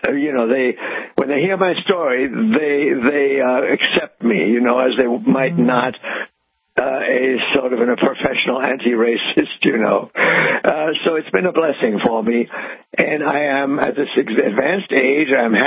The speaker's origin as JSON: {"language": "English", "town": "Wittenberg", "region": "Saxony-Anhalt", "country": "Germany", "tie": "born or raised there", "moved": "yes", "said": "We went to stay in Berlin, and then we went to my hometown. I was scared at the time. What would I find there 50 years later?"}